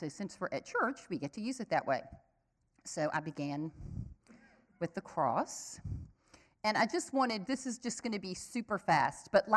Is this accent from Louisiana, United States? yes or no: yes; Louisiana, United States; I'm from Louisiana, and lanyap is a big word in the culture.